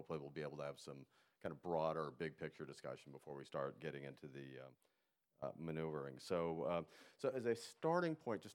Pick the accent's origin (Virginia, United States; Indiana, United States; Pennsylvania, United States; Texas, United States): Virginia, United States; I am an adult child. I'm from Northern Virginia near Washington, D.C., and I am chair of the Literature Committee.